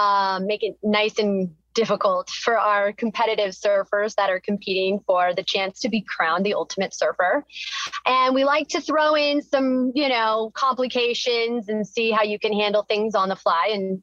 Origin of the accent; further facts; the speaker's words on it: California, United States; I'm from SoCal. I grew up surfing during the summers